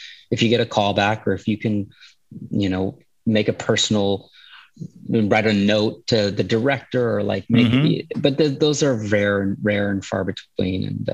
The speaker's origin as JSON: {"language": "English", "region": "Texas", "country": "United States", "tie": "born or raised there", "said": "because I grew up in South Texas, which is pretty heavily Christian, but also heavily Catholic."}